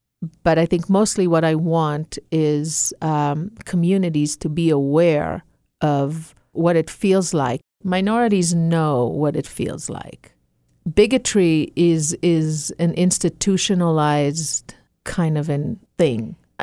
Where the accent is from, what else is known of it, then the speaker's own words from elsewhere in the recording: Israel; I grew up in Israel, with so many of my peers being second generation. And second generation means that our parents were Holocaust survivors.